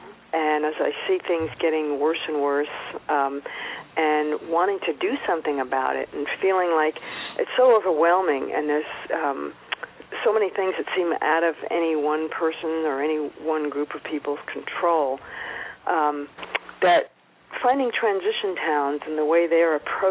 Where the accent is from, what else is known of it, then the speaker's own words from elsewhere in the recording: East Coast, United States; now in California, United States; I grew up on the East Coast, but I've been in California for, you know, 30 plus years.